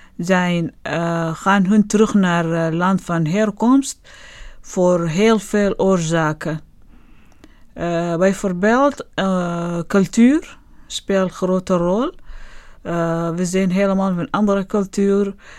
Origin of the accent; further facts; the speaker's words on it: Sudan; now in Netherlands; Ik kom uit Soedan.